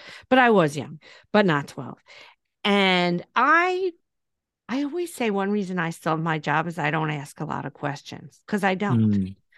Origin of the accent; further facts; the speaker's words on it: Queens, New York, United States; you're going to end in my hometown ish of Forest Hill Stadium in Queens